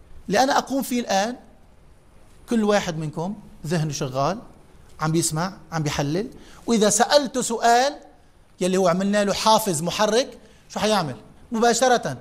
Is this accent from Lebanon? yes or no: yes; Lebanon; كلمة بنت بالثقافة عندنا في لبنان البنت تقال لمن هي دون 12 سنة ونزول